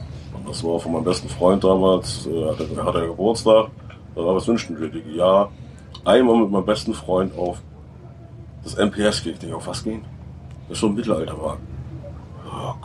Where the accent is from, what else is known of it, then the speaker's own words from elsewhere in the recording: Hamburg, Germany; ich komme aus Hamburg